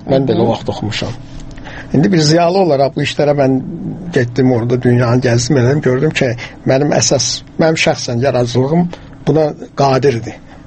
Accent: Baku, Azerbaijan; mən özüm Bakıda böyümüşəm, Bakı kətlərini böyümüşəm, Noruz bayramını görmüşəm.

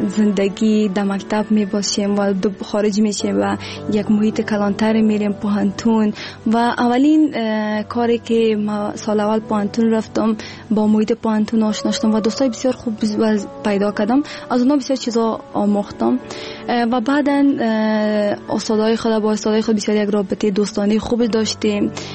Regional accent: Afghanistan; و دوباره به افغانستان آمدم،

